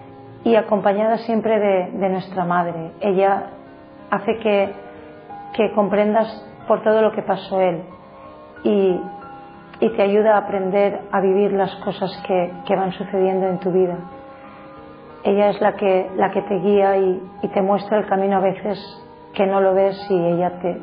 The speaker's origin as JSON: {"language": "Spanish", "town": "Guadasuar", "region": "Valencian Community", "country": "Spain", "said": "soy educadora infantil. Trabajo en un colegio de mi pueblo, de aquí de Valencia, un pueblo que se llama Guadasuar"}